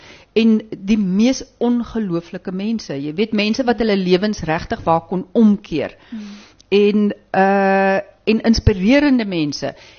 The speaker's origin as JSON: {"language": "Afrikaans", "town": "Stellenbosch", "region": "Western Cape", "country": "South Africa", "said": "as ek mense raakloop op ander plekke of nuwe mense of vreemde mense en hulle hoor ek kom van Stellenbosch af"}